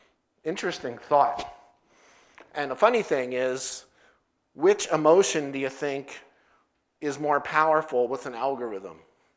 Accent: New Jersey, United States; You know, I'm from New Jersey, and that was the state where back in the 50s they started flashing subliminal messages in the movie theaters.

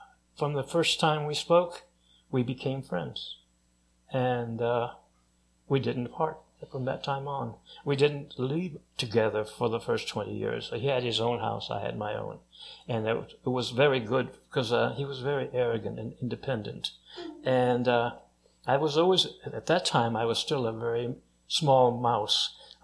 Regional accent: California, United States; I grew up in California, and right near us was Stinson Beach, just north of San Francisco. And that was my playground.

